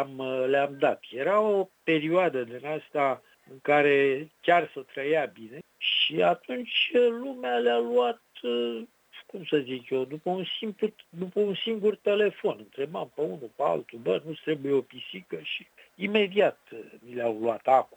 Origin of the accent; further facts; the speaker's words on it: Medgidia, Constanța County, Romania; am crescut cu pisici în Megidia.